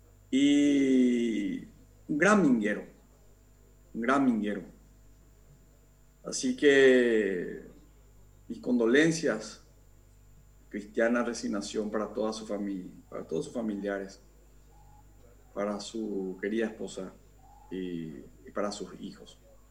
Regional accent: Paraguay; no como legislador, sino como ciudadano paraguayo

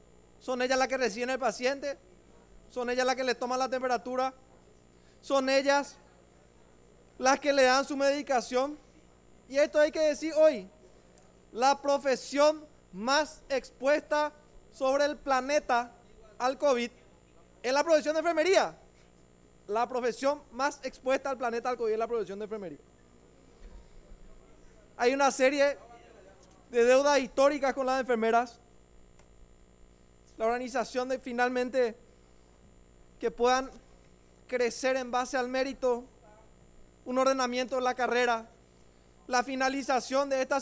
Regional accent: Paraguay; le demos eso como paraguayos

